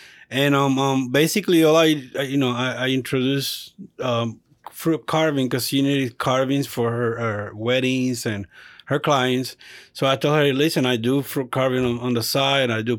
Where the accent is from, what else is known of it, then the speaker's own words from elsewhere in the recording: Puerto Rico; now in Tampa, United States; we're both from Puerto Rico, but we actually met here in Tampa.